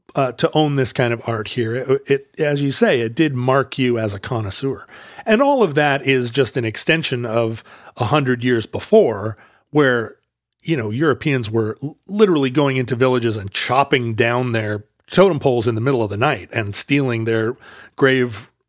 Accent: Pacific Northwest, United States; someone growing up in the Northwest who saw that kind of decorative art and thought of it as, yeah, a thing that married you to the region in a way.

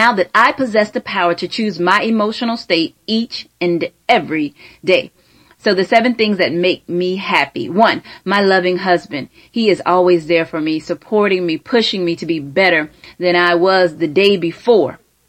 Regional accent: Sarasota, Florida, United States; I'm from Sarasota, Florida, and I spent the first part of my life battling depression

